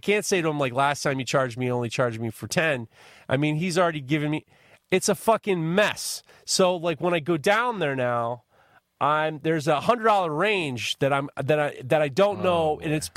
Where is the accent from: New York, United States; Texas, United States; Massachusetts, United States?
New York, United States; I'm from New York and get some fucking wood.